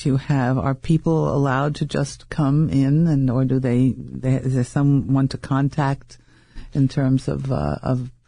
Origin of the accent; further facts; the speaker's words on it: New Jersey, United States; I'm from North Jersey